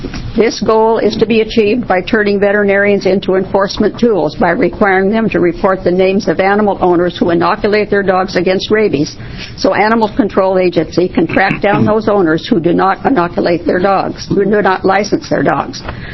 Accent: Creswell, Oregon, United States; And I'm from Creswell, Oregon.

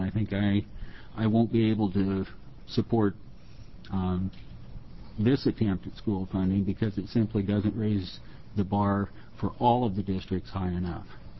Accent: Portland, Oregon, United States; I come from Portland.

